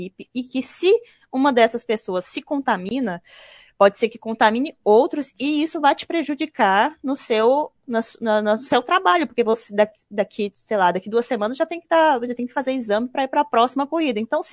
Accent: Goiânia, Goiás, Brazil; now in Rio de Janeiro, Brazil; Eu fiquei 2 meses em casa, voltei, sou de Goiânia, né? Eu tô no Rio, voltei para casa, fiquei 2 meses em casa

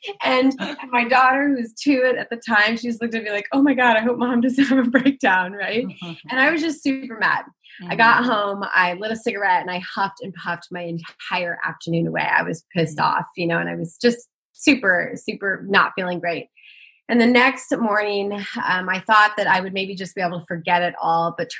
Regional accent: Nebraska, United States; also born or lived in Germany; we ended up moving back from Germany, back into Nebraska, back in my hometown, ended up starting up a business, but I live in a smaller community, I guess, smaller-ish.

